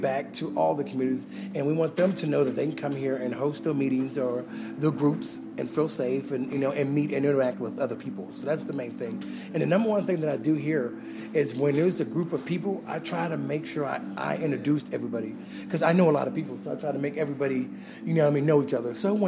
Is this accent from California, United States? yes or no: yes; California, United States; Well, like I said, I came from California.